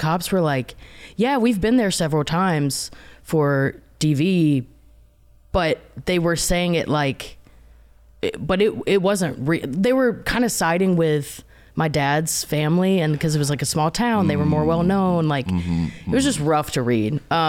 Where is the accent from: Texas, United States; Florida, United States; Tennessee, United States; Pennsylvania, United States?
Tennessee, United States; Cookeville; Cookeville, Sparta, Tennessee.